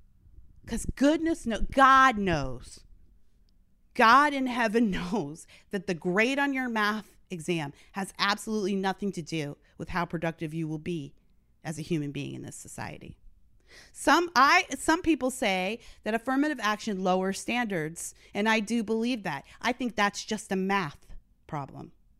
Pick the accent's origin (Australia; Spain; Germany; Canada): Canada; now in United States; I grew up in Canada. And then when I moved to the United States, I kind of missed the political boat on affirmative action.